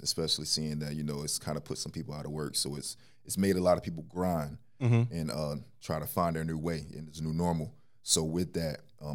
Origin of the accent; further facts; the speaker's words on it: Philadelphia, Pennsylvania, United States; now in Charlotte, United States; Philly, yeah.